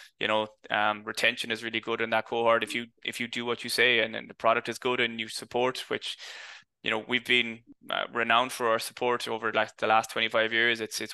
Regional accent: Ireland; I think, I don't know, is it being Irish or culture or whatever, but I like picking up the phone.

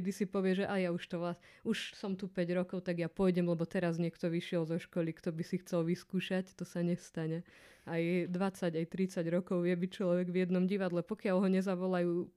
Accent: Martin, Žilina Region, Slovakia; now in Banská Bystrica, Slovakia; som z Martina

